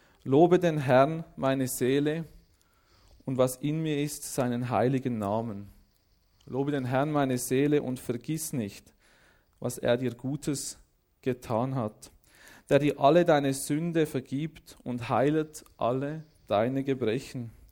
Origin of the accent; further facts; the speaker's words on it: Gossau, Zurich, Switzerland; im Zürich Oberland, wo ich aufgewachsen bin, habe dort so ein bisschen eine geistliche Heimat gefunden